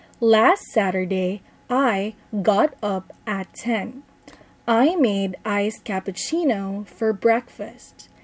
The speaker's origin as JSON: {"language": "English", "country": "Philippines", "said": "I am from the Philippines."}